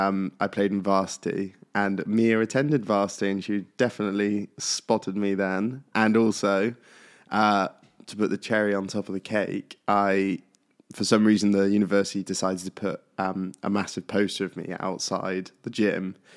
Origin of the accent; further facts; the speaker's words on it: Wales, United Kingdom; now in London, United Kingdom; I'm from South Wales. I have lived in London for 5 years